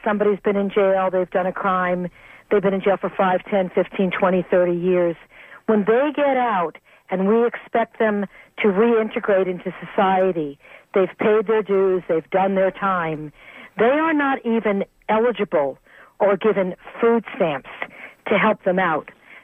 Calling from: Berkeley, California, United States; Yes, I'm calling from Berkeley.

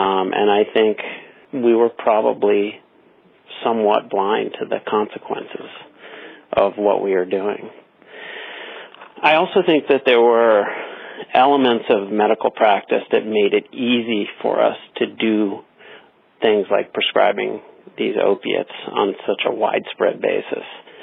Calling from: San Francisco, California, United States; I'm calling from San Francisco.

